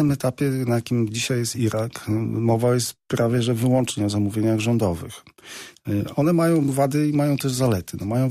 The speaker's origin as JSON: {"language": "Polish", "town": "Bydgoszcz", "region": "Kuyavian-Pomeranian Voivodeship", "country": "Poland", "said": "ale nie zapominam, skąd jestem. No, jestem z Bydgoszczy"}